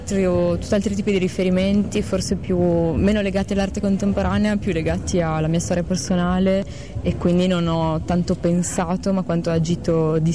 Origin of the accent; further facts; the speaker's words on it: Emilia-Romagna, Italy; dal territorio dove vivo, perché sono emiliana